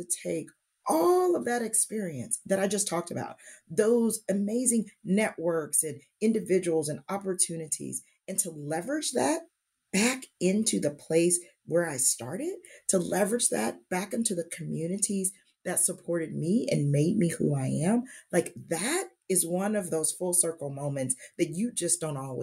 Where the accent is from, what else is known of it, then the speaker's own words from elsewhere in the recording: Kansas City, Missouri, United States; And I am actually from Kansas City, born and raised.